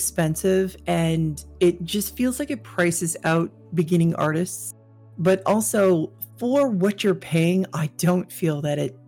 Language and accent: English; New York, United States; especially as a New Yorker, because this is a very typical thing for us to do, is rent an office space somewhere.